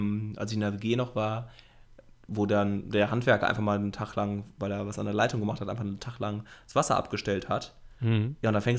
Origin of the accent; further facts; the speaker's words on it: Rhineland, Germany; Ja, gut, also als Rheinländer, die Düsseldorfer hätten keine Chance.